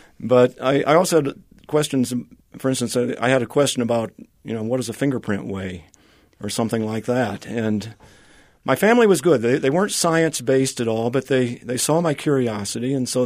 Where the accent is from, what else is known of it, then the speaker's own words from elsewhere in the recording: Midwest, United States; I grew up in the Midwest, but I always liked to explore, and I was always very curious about things.